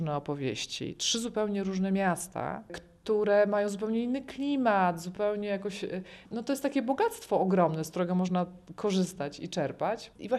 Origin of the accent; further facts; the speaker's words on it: Częstochowa, Silesian Voivodeship, Poland; now in Gdynia, Poland; pochodzę z miasta, które jest też młodym miastem, tak jak Gdynia i mniej więcej podobnie jakoś tam rozwijającym się